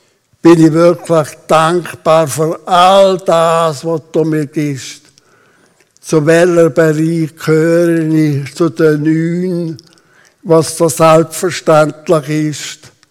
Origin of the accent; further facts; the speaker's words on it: Switzerland; sind wir Schweizer wirklich besser als die Afghanen, die so ein trauriges Leben haben im Land.